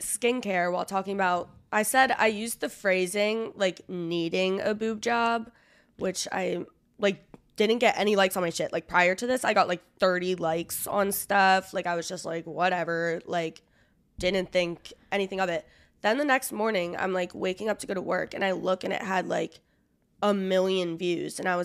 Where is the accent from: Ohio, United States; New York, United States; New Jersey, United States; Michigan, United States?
New Jersey, United States; Well, I'm from New Jersey. I want to establish that really quick. But I'm from New Jersey.